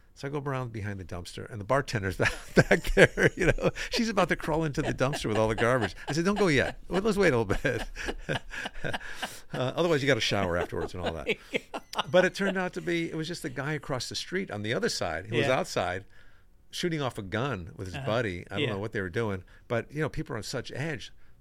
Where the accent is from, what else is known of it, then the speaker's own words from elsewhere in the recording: Bridgeport, Connecticut, United States; I was in a working in Bridgeport, my hometown.